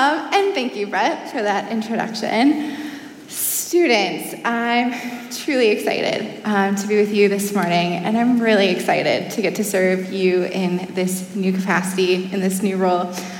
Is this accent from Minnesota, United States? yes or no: yes; Rochester, Minnesota, United States; I grew up outside Rochester, Minnesota, in a small farm community on about 100 acres of land.